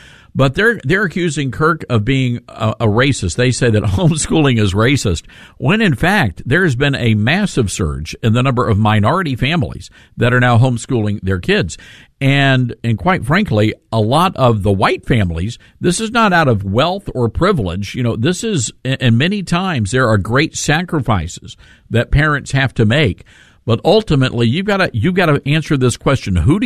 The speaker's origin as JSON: {"language": "English", "town": "Memphis", "region": "Tennessee", "country": "United States", "said": "Now, John, just for my Southern street cred, you know, I'm from Memphis, Tennessee"}